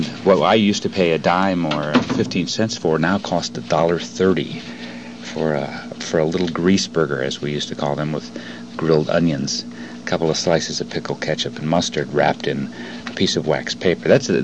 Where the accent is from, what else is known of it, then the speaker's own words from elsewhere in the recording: Port Huron, Michigan, United States; when I was growing up in Port Huron, which is a small town that's about 60 miles northeast of Detroit in what is called the Thumb Area of Michigan